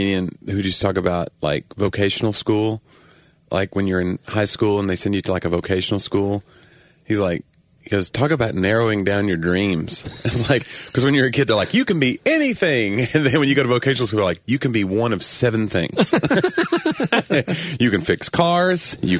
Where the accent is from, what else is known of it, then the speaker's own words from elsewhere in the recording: Tennessee, United States; We're both, listen, we're both from Tennessee. There's a chance we're saying a lot of stuff wrong.